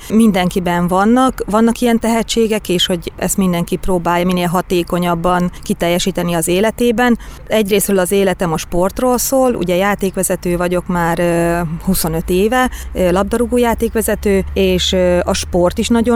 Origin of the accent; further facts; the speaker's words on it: Ibrány, Szabolcs-Szatmár-Bereg, Hungary; moved away as an adult; Ibrányból elkerültem én az egyetem után, tulajdonképpen az egyetem alatt is csak hétvégéken voltam otthon, illetve nyári szünetben.